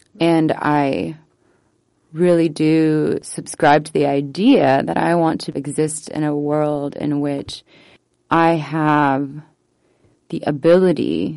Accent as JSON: {"language": "English", "region": "Iowa", "country": "United States", "tie": "born or raised there", "said": "You know, I'm 36 now. I grew up on the Raccoon River pretty much every day, playing, splashing, you know."}